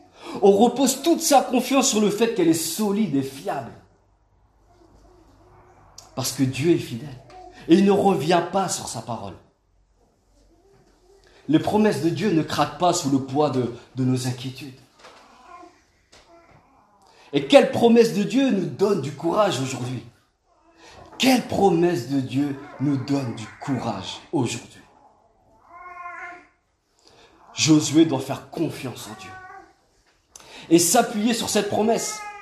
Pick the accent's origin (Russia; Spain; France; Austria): France; Normandy; Vous savez, je viens de Normandie.